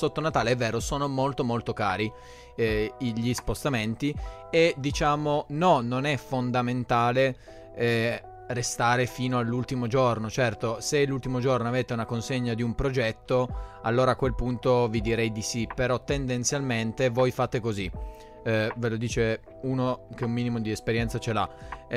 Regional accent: Moncalieri, Piedmont, Italy; born there; Moncalieri, sono nato a Moncalieri.

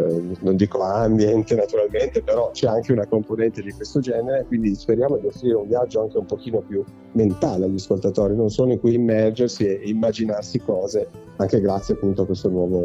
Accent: Turin, Piedmont, Italy; Noi ci siamo dovuti spostare a Milano da Torino, noi siamo di Torino

